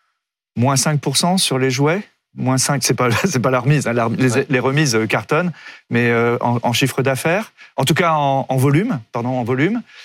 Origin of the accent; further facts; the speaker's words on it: Brittany, France; Chez moi, à Landerneau ou à Concarneau, on a tendance à dire qu'à Paris, le poisson est au prix du homard